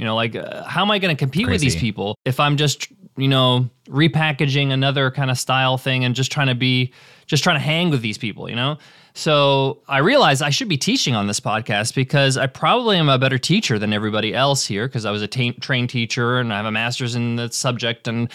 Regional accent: United States; born there; But my parents are from Egypt. They immigrated from Egypt to America. I was born in the States, but then we would go back in the summer to visit Egypt every summer.

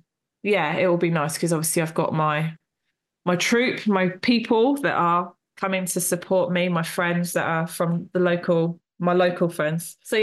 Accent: Portsmouth, South East England, United Kingdom; born or raised there

